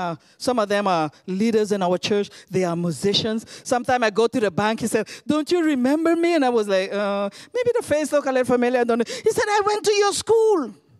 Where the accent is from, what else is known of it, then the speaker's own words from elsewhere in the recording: Aruba; I'm from Aruba, by the way